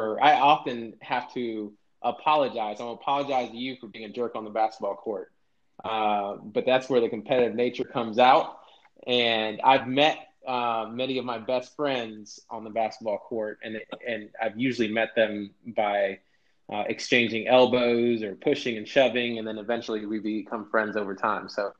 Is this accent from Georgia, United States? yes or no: yes; Columbus, Georgia, United States; also born or lived in Santurce, Puerto Rico; I'm from Columbus, but I was born in Santurce, Puerto Rico.